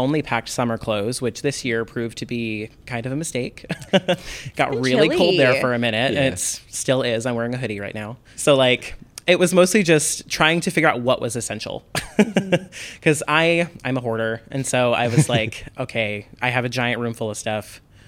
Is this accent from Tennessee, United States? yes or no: yes; Tennessee, United States; It was tough because I flew here. I'm from Tennessee and my mom is, sorry, mom, she's terrified of driving.